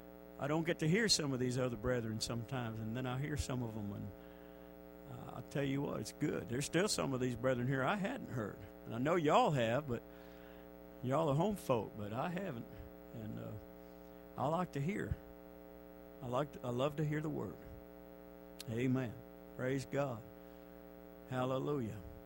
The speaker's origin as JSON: {"language": "English", "region": "Connecticut", "country": "United States", "tie": "born or raised there", "said": "And I know I came up from Yankee land, and I remember the first time we grew okra back up there. My pastor was from Oklahoma, there in Connecticut"}